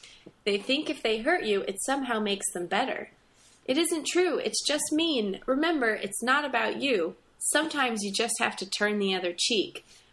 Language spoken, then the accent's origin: English; Utah, United States; I get it. I'm from Utah. I know what's up.